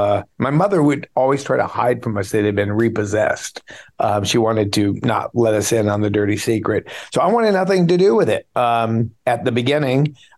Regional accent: Beverly Hills, California, United States; I grew up in Beverly Hills, as you say. I grew up, I like to say, poor in Beverly Hills.

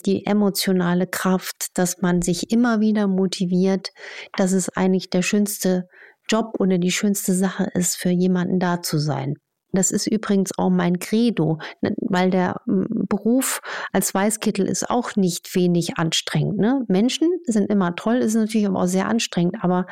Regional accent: Germany; wir sind ja in der Grenzregion groß geworden

